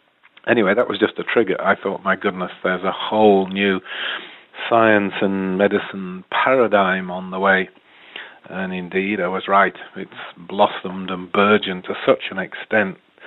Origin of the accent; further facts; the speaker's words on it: United Kingdom; now in United States; I'm a British MD living in California.